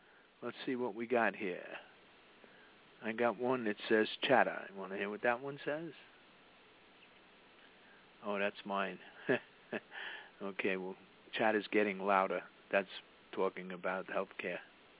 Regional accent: Atlanta, Georgia, United States; There weren't a lot of choices available to an inner-city kid like me growing up in Atlanta.

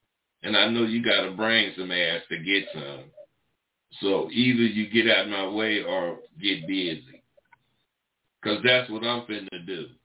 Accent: California, United States; I'm in California. I'm from California, and I done turned out.

